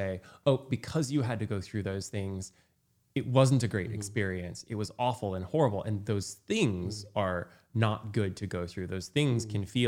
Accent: Indiana, United States; Because where I grew up in Indiana, it didn't matter what you felt.

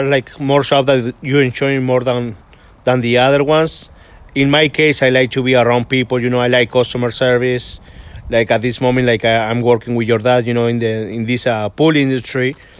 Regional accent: Uruguay; Well, I'm from Uruguay. It's located in South America, right below Brazil and next to Argentina.

